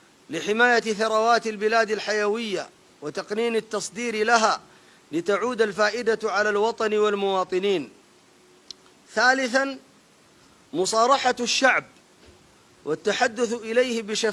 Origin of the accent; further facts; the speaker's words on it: Sudan; فإن بلادنا السودان